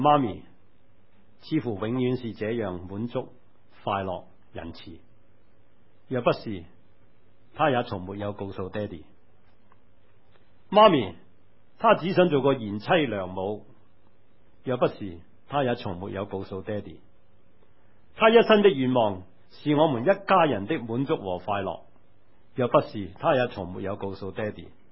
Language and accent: Cantonese; China; 我哋中国人时常都中意讲呢句说话